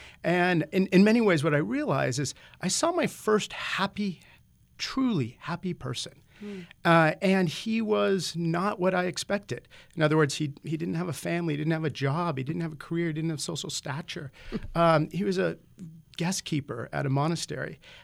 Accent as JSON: {"language": "English", "town": "Seattle", "region": "Washington", "country": "United States", "tie": "born or raised there", "said": "And as background, I grew up in Seattle"}